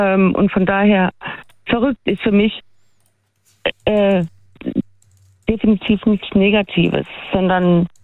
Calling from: Brühl, Baden-Württemberg, Germany; Hi, ich bin aus Brühl.

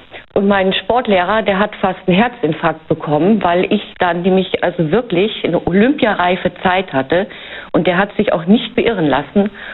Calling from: Rhineland-Palatinate, Germany; Ich bin aus der Nähe von Speyer.

